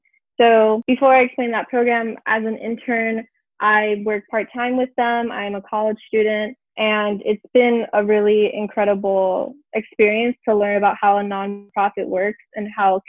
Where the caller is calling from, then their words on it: Miami, Florida, United States; I am 20 years old and I'm calling in from Miami, Florida.